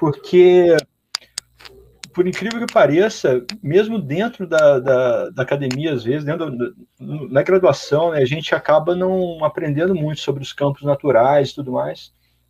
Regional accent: São Paulo, Brazil; na região do Maciço Marins Taguaré, que é na região onde eu nasci e me criei, sempre fui apaixonado por aquela região.

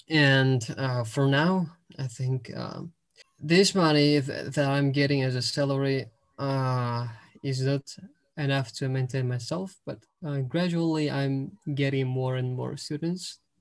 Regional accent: Tashkent, Uzbekistan; English is a second language; To be more precise, I'm from the capital of Uzbekistan called Tashkent. I'm 18 years old

